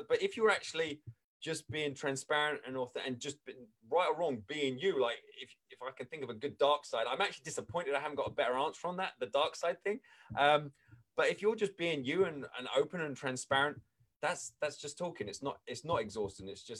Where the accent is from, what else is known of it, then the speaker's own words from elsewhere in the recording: England, United Kingdom; moved away; I mean, I grew up in England.